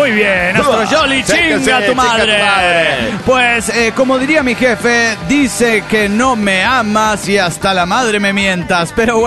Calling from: Caracas, Capital District, Venezuela; Hola, soy el guardián de la Ávila de Caracas, Venezuela.

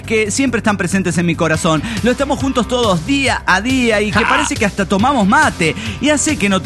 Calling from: New York, United States; de New York.

